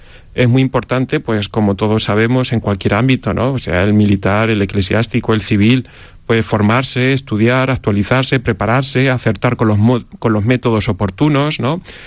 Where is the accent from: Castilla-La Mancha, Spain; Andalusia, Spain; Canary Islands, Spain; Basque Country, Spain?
Castilla-La Mancha, Spain; Albacete; Bueno, pues eso, soy de Albacete, manchego, como nosotros decimos